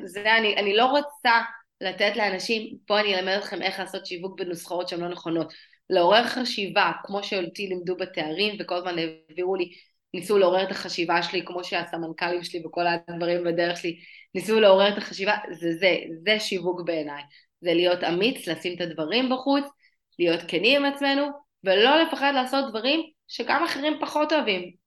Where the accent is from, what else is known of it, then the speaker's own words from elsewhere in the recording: Bat Yam, Tel Aviv District, Israel; also born or lived in Herzliya; אני עברתי מבת ים להרצלי, עברתי כאילו מבית ספר רגיל, גם לחטיבת ביניים, רמה אחרת לגמרי